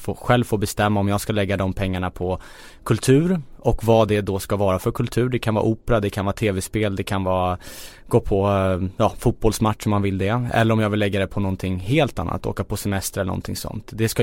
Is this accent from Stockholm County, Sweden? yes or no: yes; Kista, Stockholm County, Sweden; born or raised there; also born or lived in Husby